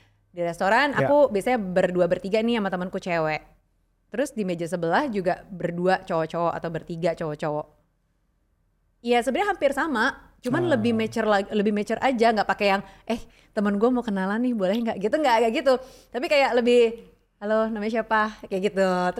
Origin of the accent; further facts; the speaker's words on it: Bekasi, West Java, Indonesia; Aku dari Bekasi, ini dari Jakbar, ketemunya di Jakpus